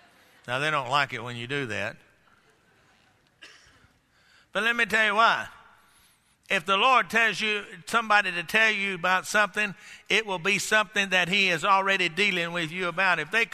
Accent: Texas, United States; You know, I grew up down in Texas where they got rodeos.

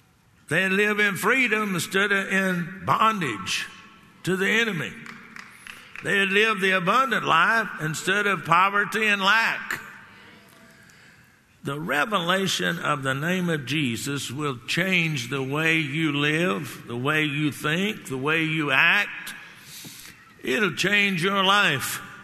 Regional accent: Texas, United States; Now, I grew up down in Texas, and down in Texas, I got any other Texans here anywhere? Oh. Anytime that you're in a real battle, there is a battle cry that we Texans use, remember the Alamo.

